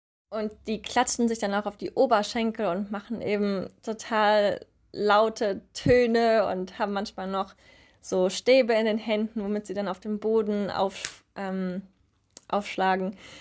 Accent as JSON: {"language": "German", "country": "Germany", "said": "Wobei ich sagen muss, dass es mir als Deutsche viel einfacher fällt, Tereo auszusprechen"}